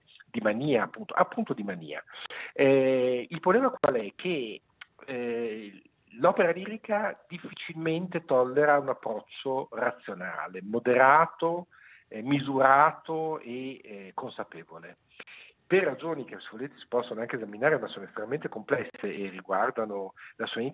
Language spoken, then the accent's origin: Italian; Emilia-Romagna, Italy; io poi sono emiliano, che è, come sapete, nell'Italia la regione dove ribolle più forsennata la passione per il melodramma.